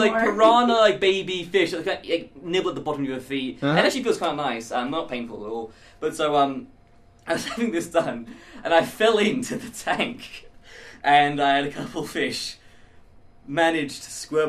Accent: England, United Kingdom; born there; also born or lived in Mexico City / New Jersey / Singapore; I was born in England. My parents are both English. But I've actually with my dad's job, I've lived in Mexico City, just outside Philadelphia in New Jersey, as well as Singapore.

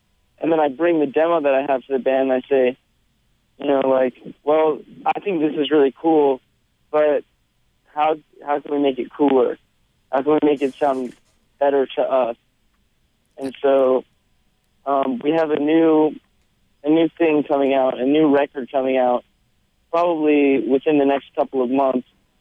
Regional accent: Tacoma, Washington, United States; Well, I was walking in my hometown in Tacoma, Washington

